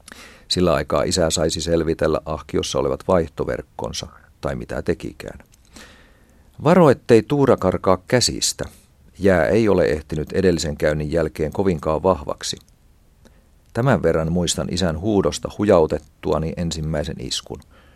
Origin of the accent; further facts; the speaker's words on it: Tornio, Lapland, Finland; Minä olen kotoisin Torniosta, Perämeren rannalta, ja isäni oli kotitarvekalastaja.